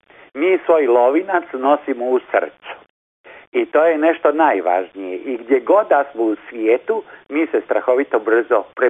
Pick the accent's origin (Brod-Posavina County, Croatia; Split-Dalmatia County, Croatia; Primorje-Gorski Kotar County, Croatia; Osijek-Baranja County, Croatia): Brod-Posavina County, Croatia; Slavonski Brod; born there; Ja sam rođen u Slavonskom Brodu. Moji roditelji su još tamo